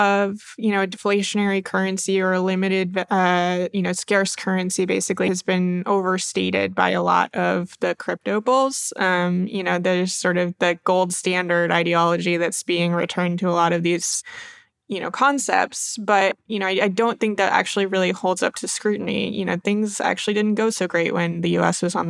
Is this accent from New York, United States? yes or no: no; Maine, United States; I'm originally from Maine, and I'm visiting family here.